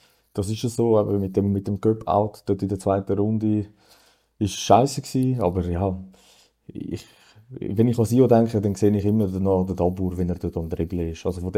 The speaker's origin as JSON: {"language": "German", "region": "Graubünden", "country": "Switzerland", "said": "Also gut, ich bin eigentlich auch Bündner."}